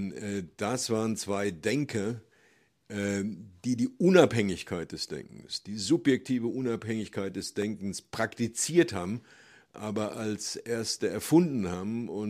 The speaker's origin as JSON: {"language": "German", "town": "Würzburg", "region": "Bavaria", "country": "Germany", "tie": "born or raised there", "also_born_or_lived": "Munich / Stanford / Moscow / Berkeley", "said": "Also das erste Kapitel ist in Würzburg, weil das die Stadt ist, wo ich aufgewachsen bin. Aber dann gibt es Kapitel über München, wo ich studiert habe."}